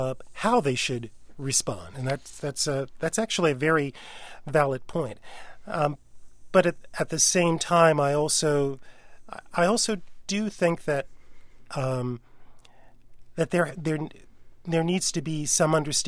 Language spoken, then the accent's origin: English; the South, United States; since I'm from the South and I've dealt with quite a few in my lifetime.